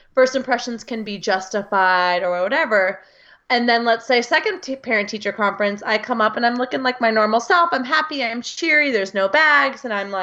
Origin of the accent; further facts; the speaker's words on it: United States; I'm from the US.